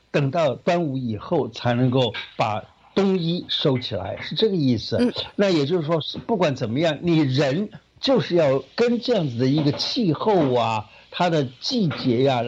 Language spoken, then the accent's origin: Chinese; Taichung, Taiwan; now in Taipei, Taiwan; 因为我以前小的时候是在台中住的，然后呢，到了这个读大学的时候，到了就到台北来读书了。